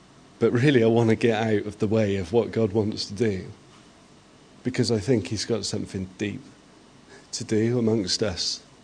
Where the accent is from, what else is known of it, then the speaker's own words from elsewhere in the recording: United Kingdom; because I'm British.